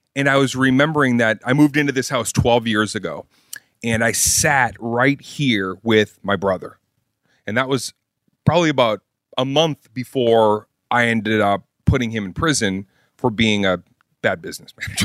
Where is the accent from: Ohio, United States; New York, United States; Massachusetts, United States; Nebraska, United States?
Massachusetts, United States; Boston; harken back to growing up in Boston where we would stand on the porch and you would talk shit with your neighbors.